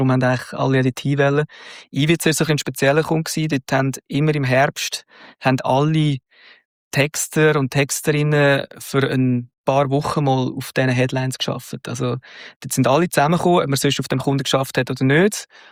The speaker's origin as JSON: {"language": "German", "country": "Switzerland"}